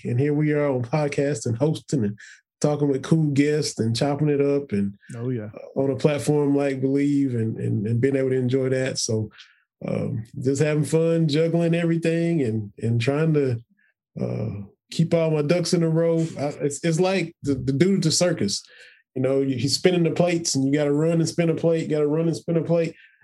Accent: Kentucky, United States; There's a little place in my hometown, you know, coming to Kentucky, the hoagie shop

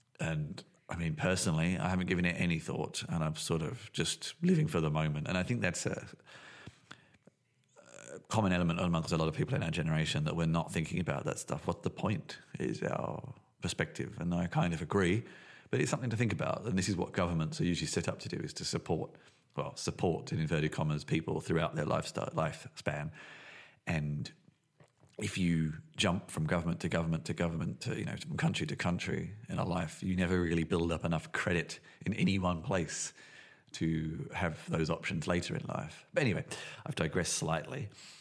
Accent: Berlin, Germany; sometimes when you say, I'm from Berlin, and they look at you like, what? You don't sound German.

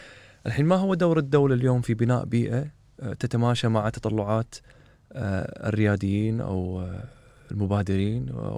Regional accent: Kuwait; احنا عندنا بالكويت

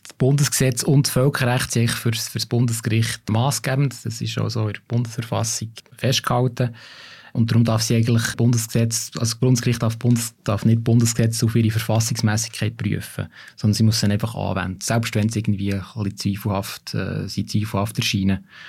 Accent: Bern, Switzerland; das ist für mich als Berner ein bisschen peinlicher Entscheid.

